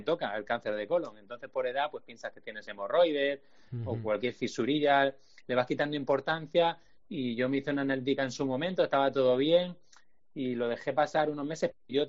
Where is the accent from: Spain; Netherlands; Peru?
Spain; Seville, Andalusia; born there; Sí, bueno, yo soy español, es decir, que nací en Sevilla